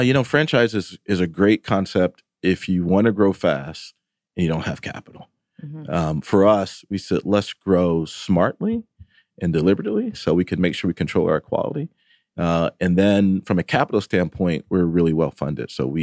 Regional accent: Northeast, United States; even though I grew up in the Northeast.

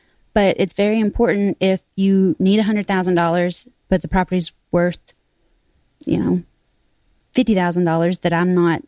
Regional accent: Tennessee, United States; I'm from Tennessee and we like easy math.

